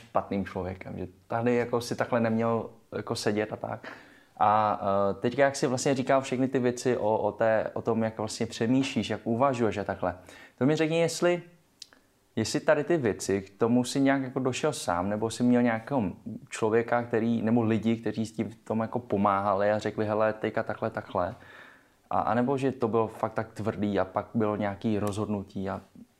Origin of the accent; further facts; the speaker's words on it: Prague, Czechia; já jsem třeba taky ze Žižkova